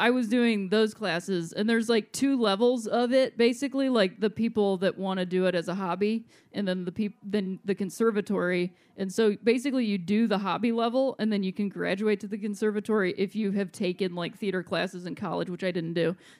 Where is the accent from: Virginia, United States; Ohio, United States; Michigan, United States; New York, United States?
Ohio, United States; Akron; But I'm from Akron, Ohio, which is like kind of a city, but kind of not. We're known for tires.